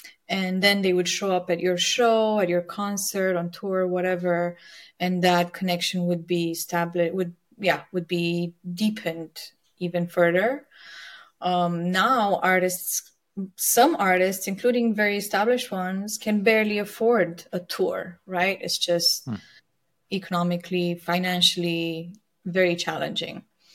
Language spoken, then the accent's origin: English; Romania; moved away as an adult; also born or lived in London; now in Los Angeles, United States; I'm born and raised in Romania, Eastern Europe, and I moved to LA 11 years ago. Before that, I was based in London for 6 years, and London is where I got my start.